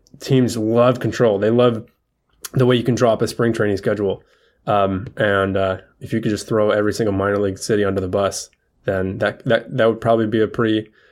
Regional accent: Lansing, Michigan, United States; I grew up in Lansing.

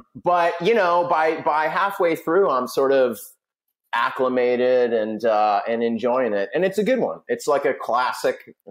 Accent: San Diego, California, United States; also born or lived in Los Angeles; even though I'm from San Diego and I spent half my life there and I've spent half my life

